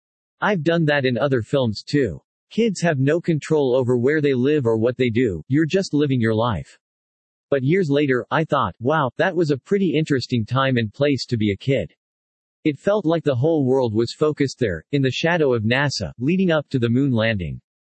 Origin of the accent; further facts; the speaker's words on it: Texas, United States; I grew up a stone's throw away from the Johnson Space Center, and seeing my hometown on screen has meant so much to me.